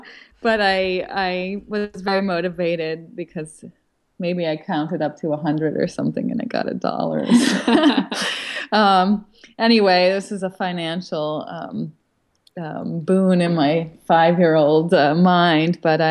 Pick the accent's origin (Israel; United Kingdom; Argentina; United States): United States; New York; I grew up on Long Island, yes, and on Long Island, my father had many friends because he's a big talker